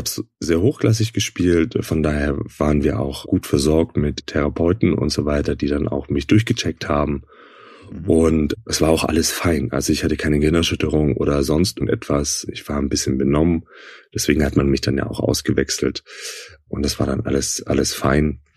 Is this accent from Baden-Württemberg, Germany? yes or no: yes; Baden-Württemberg, Germany; Das war hier, wo ich aufgewachsen bin in Süddeutschland